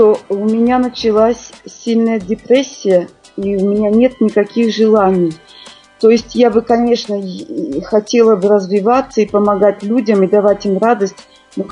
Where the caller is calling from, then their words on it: Belgium; Я живу в Бельгии.